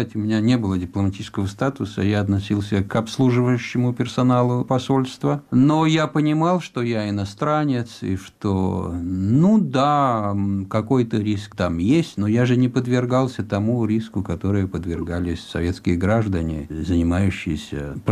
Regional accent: Argentina; я вырос в Аргентине.

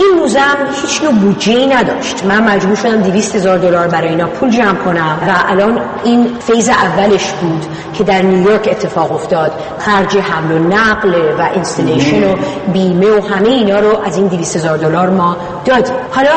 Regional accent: Iran; ما ایرانی هستیم

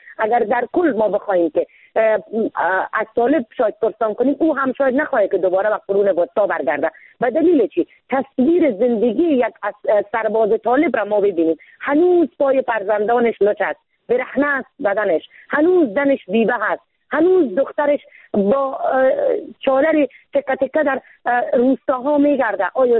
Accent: Afghanistan; من زن افغان هستم، من شیر زن هستم.

